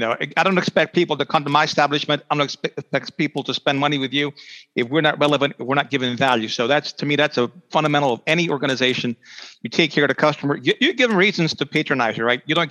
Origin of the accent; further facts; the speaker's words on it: United States; I'd rather see home runs. I'm an American. I like scoring.